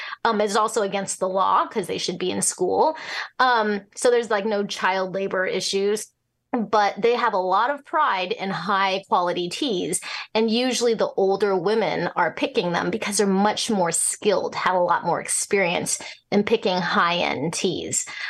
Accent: Hong Kong; born there; it was very confusing for them to hear that I was born in Hong Kong, but I don't speak Chinese. But it's because I couldn't speak Mandarin.

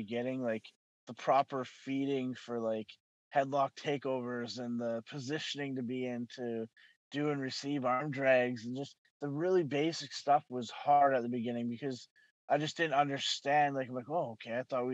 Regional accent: Campbell River, British Columbia, Canada; coming back to my hometown here in Campbell River, now people are cheering me

